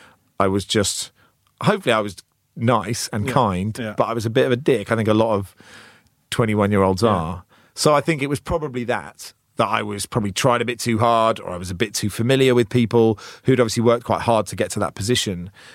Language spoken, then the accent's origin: English; Cambridge, East of England, United Kingdom; So I grew up in Cambridge. I studied in Oxford.